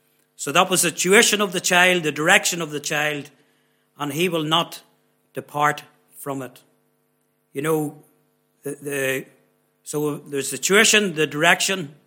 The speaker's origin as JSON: {"language": "English", "town": "Armagh", "region": "Northern Ireland", "country": "United Kingdom", "said": "I'm from Armagh. I was born in Armagh."}